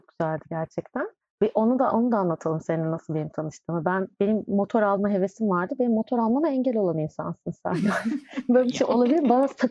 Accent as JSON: {"language": "Turkish", "region": "Ankara", "country": "Turkey", "tie": "born or raised there", "said": "devlet memuru çocuğuyum yani ben. Babam eski bürokrat, annem eski öğretmen. Ya ben çok pozitif, böyle çok sosyal bir çevrede yetiştim. Ankara biraz öyledir."}